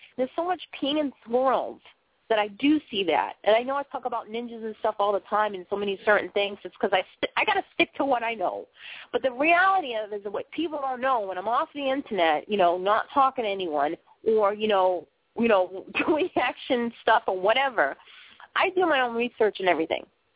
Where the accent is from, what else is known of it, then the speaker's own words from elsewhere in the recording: Boston, Massachusetts, United States; hey, listen, okay, I'm from Boston. I talk funny. How much more funny talking can I possibly be? I mean, come on, listen to my accent now.